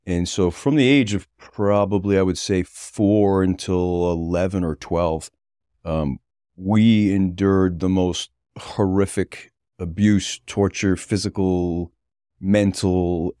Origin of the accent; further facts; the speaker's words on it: North Kingstown, Rhode Island, United States; also born or lived in Westerly; So I was born in the smallest town in the smallest state in the country. So I was born in Westerly, Rhode Island, quickly moved to North Kingstown, Rhode Island.